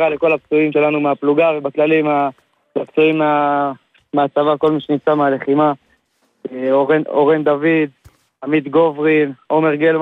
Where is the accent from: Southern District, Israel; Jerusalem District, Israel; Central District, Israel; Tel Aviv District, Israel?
Southern District, Israel; Dimona; אני מדימונה.